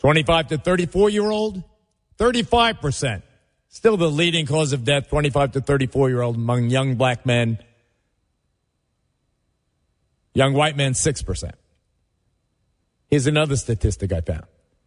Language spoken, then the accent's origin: English; New York, United States; from Avenue C.